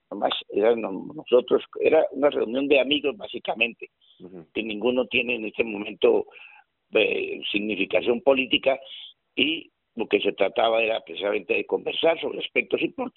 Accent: Bucaramanga, Santander, Colombia; como bumangueses y como santandereanos, pues ayudemos todos al progreso de nuestra ciudad.

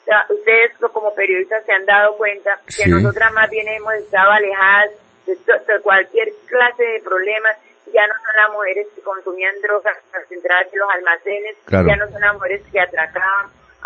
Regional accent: Colombia; somos ciudadanas colombianas

